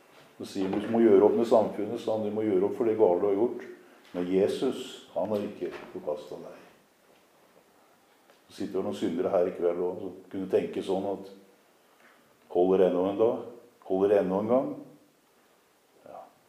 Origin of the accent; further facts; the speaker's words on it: Kragerø, Telemark, Norway; Jeg kjente en gammel alkoholiker hjemme I Kragerø.